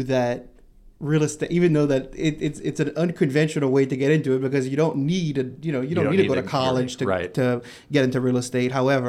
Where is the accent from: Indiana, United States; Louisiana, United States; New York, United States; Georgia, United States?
Louisiana, United States; St. Martinville; Like you said, I'm born and raised in St. Martinville.